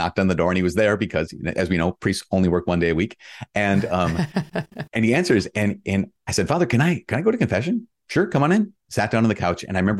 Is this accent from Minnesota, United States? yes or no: yes; Minnesota, United States; I grew up in Northern Minnesota in a basically small town, 20,000 people.